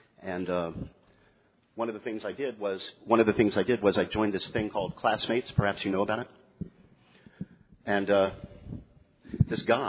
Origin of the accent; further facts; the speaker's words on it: San Antonio, Texas, United States; And my hometown is San Antonio, Texas.